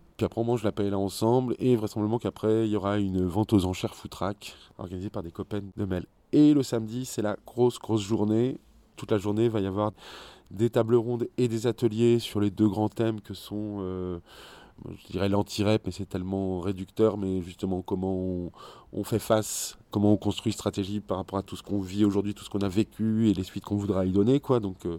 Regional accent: Beauvais, Hauts-de-France, France; born there; l'aéroport de Beauvais, où je suis né en 1976. Je suis né à Beauvais.

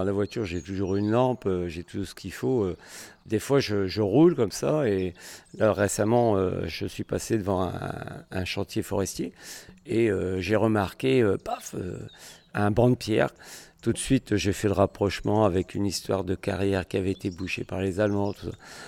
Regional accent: Craonne, Hauts-de-France, France; born there; Je suis né à Craonne en 1966.

